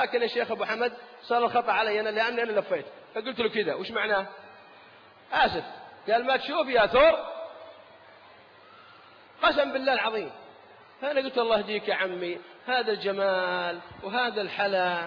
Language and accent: Arabic; Al-Qassim, Saudi Arabia; استطاعوا في ديرتنا مثل القصيم يكسبون قلوب المدينة كلها